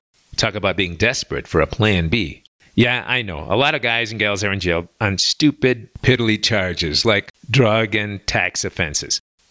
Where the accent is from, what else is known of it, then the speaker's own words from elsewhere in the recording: Chicago, Illinois, United States; I'm from Chicago, you know.